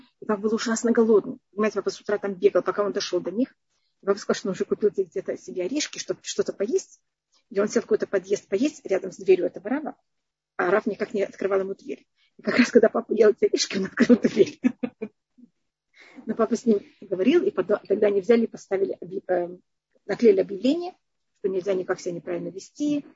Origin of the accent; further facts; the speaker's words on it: Tashkent, Uzbekistan; Я росла в Ташкенте